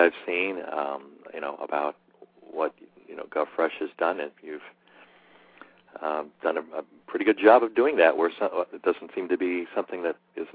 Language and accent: English; Cape Cod, Massachusetts, United States; Here I'm back now in my own hometown where I grew up on Cape Cod